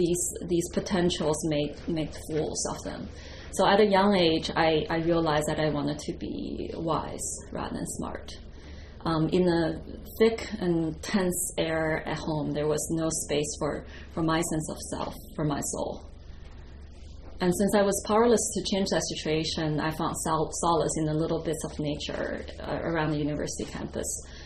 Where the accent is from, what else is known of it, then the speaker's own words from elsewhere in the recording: China; So I'll talk a little bit about my growing up in China.